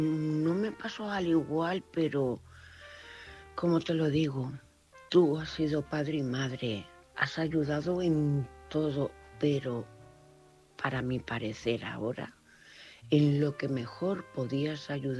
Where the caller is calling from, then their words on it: Cuenca, Castilla-La Mancha, Spain; de Cuenca.